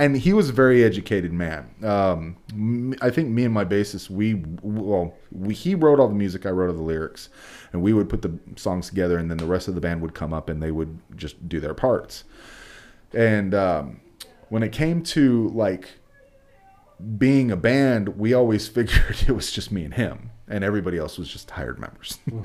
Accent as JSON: {"language": "English", "region": "West Coast", "country": "United States", "said": "And I still eat those because I'm from the West Coast."}